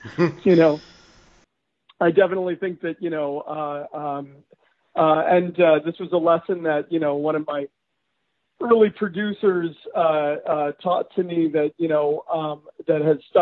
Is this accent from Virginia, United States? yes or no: no; Detroit, Michigan, United States; also born or lived in New York / New Jersey; now in Los Angeles, United States; I'm from Detroit, Michigan, but I lived in New York and New Jersey from 1990, all of the 90s, and moved to LA at the end of the 90s. And I've been here ever since.